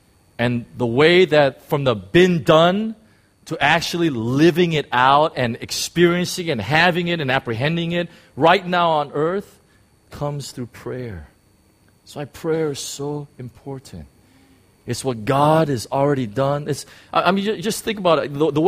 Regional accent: United States; I grew up in the United States, and we saw television programs all the time

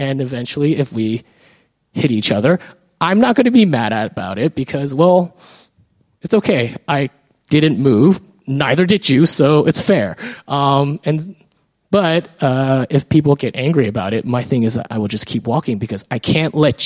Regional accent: San Francisco, California, United States; I grew up in San Francisco, and I remember as a child, maybe I was 8 or 9.

